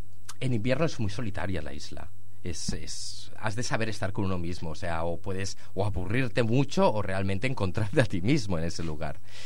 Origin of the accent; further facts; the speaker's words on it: Catalonia, Spain; yo me crié en la Costa Brava, en zonas como al lado de Lloret de Mar, la playa de Fanals.